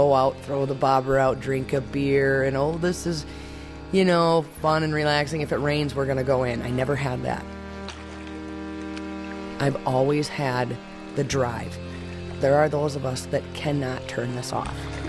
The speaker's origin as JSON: {"language": "English", "town": "Charlevoix", "region": "Michigan", "country": "United States", "tie": "born or raised there", "said": "I grew up in Charlevoix, Michigan. I guess you could say from a child I was always outside."}